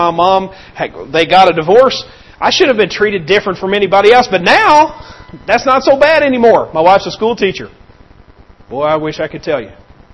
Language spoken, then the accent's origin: English; Kentucky, United States; I was raised in Kentucky, so my baseball team growing up was the Cincinnati Reds.